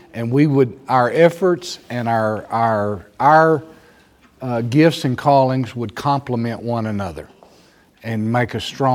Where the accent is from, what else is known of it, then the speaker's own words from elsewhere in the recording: Texas, United States; One of our traps for us as Americans, and one of our traps for us as Texan Americans, is our pride in our independence